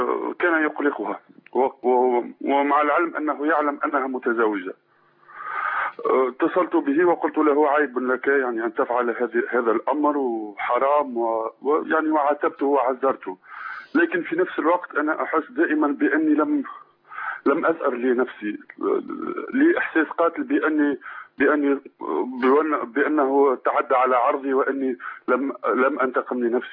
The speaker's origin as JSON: {"language": "Arabic", "country": "Tunisia"}